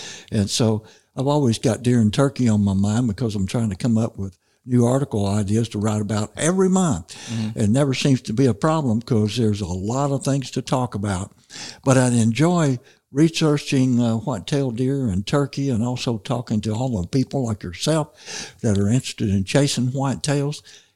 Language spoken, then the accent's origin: English; Missouri, United States; I was born and raised in Missouri Boot Hill. We didn't have deer or turkey either one.